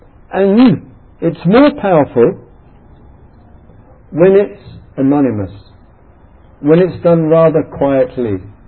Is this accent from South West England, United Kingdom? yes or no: yes; Totnes, South West England, United Kingdom; In my hometown once, I was running on in Totnes, it's in the west country of England, it's called, it's referred to in England as Britain's New Age capital